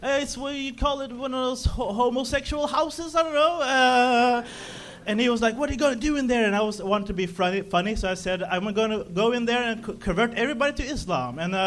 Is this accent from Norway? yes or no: yes; Norway; Yeah, I'm here from Norway, everybody.